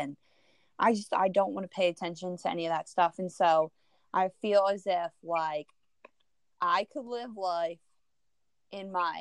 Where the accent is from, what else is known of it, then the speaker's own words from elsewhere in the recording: Maryland, United States; I live in a quiet neighborhood in Baltimore County. My street, like, I grew up in Baltimore County, like, not that far away from here